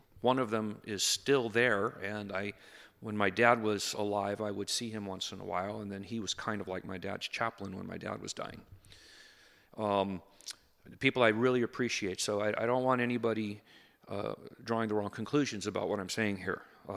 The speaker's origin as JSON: {"language": "English", "town": "Chula Vista", "region": "California", "country": "United States", "tie": "born or raised there", "said": "I grew up down in the South Bay, down in Chula Vista"}